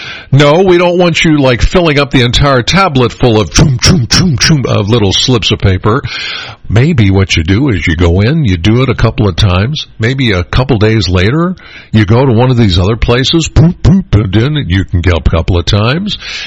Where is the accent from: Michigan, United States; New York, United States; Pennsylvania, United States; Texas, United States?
Pennsylvania, United States; Penns Valley; I know I'm from Penns Valley.